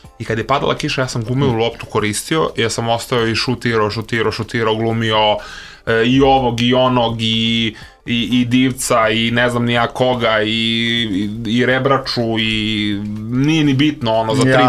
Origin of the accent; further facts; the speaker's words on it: Belgrade, Serbia; ja sam odrastao na Karaburmi, mi je jedan problematičnih krajeva sigurno u Beogradu